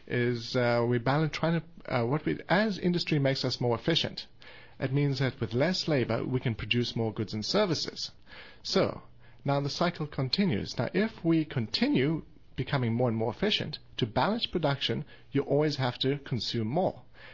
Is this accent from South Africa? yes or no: yes; South Africa; from South Africa.